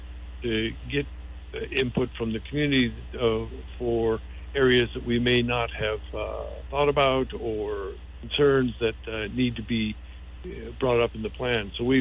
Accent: California, United States; also born or lived in Oahu; now in Kauai, United States; I grew up in California. My wife and I lived on Oahu for a dozen years, and then we moved back to California for about 10 years.

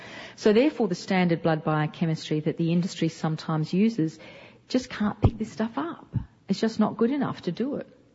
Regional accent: Australia; as an Australian, I know the United States government lectures other countries

